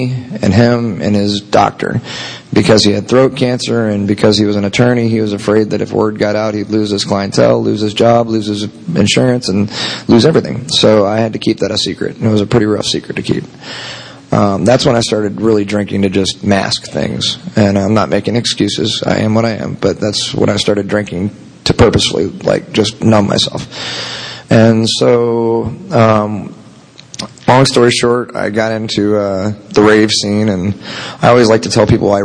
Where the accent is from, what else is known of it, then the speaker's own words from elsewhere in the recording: Tampa, Florida, United States; I was born and raised here in Tampa, and born at St. Joe's Hospital.